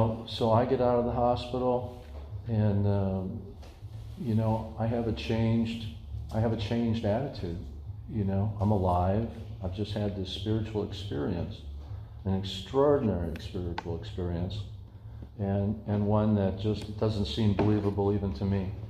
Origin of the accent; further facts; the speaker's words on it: Wisconsin, United States; I was raised in Wisconsin, Lutheran church, and we had that kind of stuff.